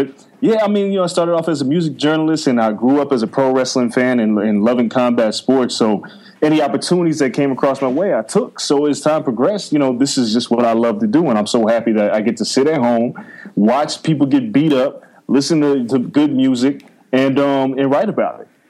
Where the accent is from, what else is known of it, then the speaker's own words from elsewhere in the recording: New York, United States; born there; well, I was born in New York. So my grandmother used to take me to the Garden as a kid.